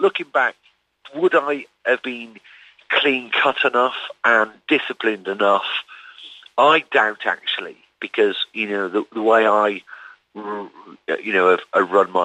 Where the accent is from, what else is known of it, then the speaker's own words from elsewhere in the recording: Newcastle, North East England, United Kingdom; I was brought up in Newcastle